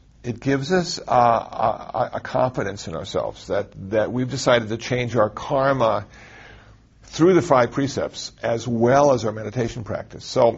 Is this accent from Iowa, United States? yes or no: yes; Iowa City, Iowa, United States; born there; You know, I was born in Iowa City, Iowa, because my parents were in school